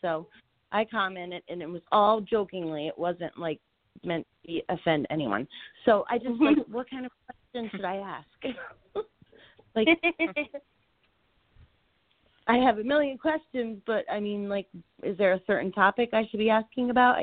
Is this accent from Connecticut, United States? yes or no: yes; Connecticut, United States; I am from Connecticut.